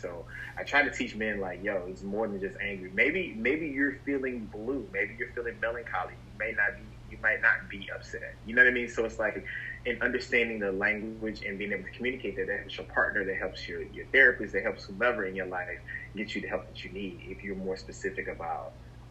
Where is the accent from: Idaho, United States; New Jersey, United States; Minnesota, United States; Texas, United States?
Texas, United States; now in New York, United States; Originally, I'm a country boy. I'm originally from Texas, in New York now